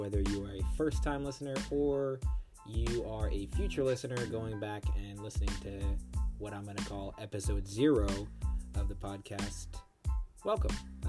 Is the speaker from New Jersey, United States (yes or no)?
no; Chicago, Illinois, United States; also born or lived in Kansas City; now in Atlanta, United States; I'm 27 years old. I'm originally from Chicago, but I lived in Kansas City for 6 years before landing in Atlanta.